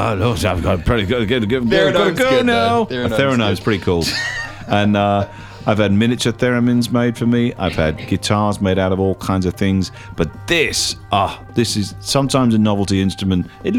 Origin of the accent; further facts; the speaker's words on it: Bath, South West England, United Kingdom; inviting me to the university in Bath, my hometown.